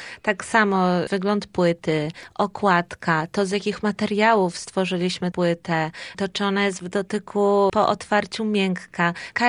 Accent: Gdańsk, Pomeranian Voivodeship, Poland; Wszyscy jesteśmy z Gdańska, z naszego podwórka trójmiejskiego

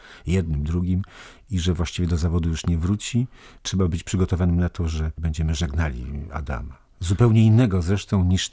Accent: Warsaw, Masovian Voivodeship, Poland; Jestem warszawiakiem

